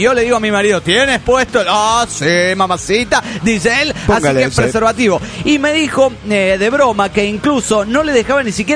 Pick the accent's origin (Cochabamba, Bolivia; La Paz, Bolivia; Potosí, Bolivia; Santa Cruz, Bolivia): Cochabamba, Bolivia; de Cochabamba, Bolivia.